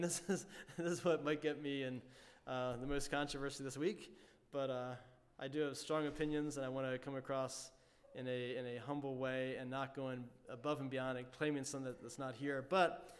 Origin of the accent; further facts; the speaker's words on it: Harrisburg, Pennsylvania, United States; I had a neighbor growing up in Harrisburg.